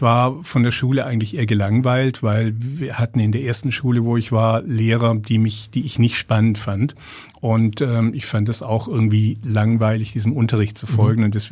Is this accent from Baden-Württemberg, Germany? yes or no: yes; Baden-Württemberg, Germany; Ich bin im Schwarzwald groß geworden